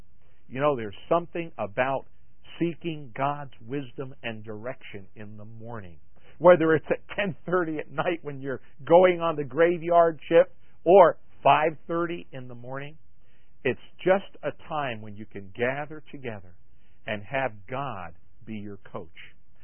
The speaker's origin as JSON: {"language": "English", "town": "Long Island", "region": "New York", "country": "United States", "said": "I'm from Long Island, New York."}